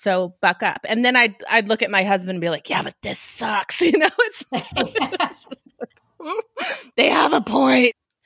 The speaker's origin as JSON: {"language": "English", "town": "Reno", "region": "Nevada", "country": "United States", "lives_now": "Montana, United States", "said": "because we're from Reno, Nevada. We moved to rural Montana 1.5 years ago."}